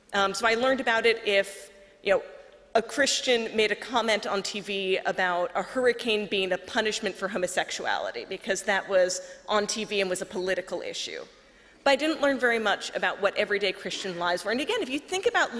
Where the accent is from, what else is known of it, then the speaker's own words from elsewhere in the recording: Long Island, New York, United States; I grew up in America, in New York, on Long Island.